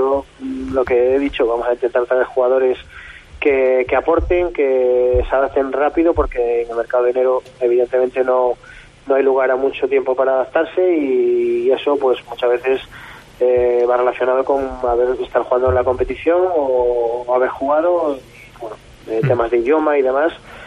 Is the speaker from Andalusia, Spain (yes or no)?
no; Bembibre, Castile and León, Spain; now in Córdoba, Spain; A Bembibre, complicado, sí, complicado. Me encantaría porque, bueno, ya digo que son mis raíces y me encantaría volver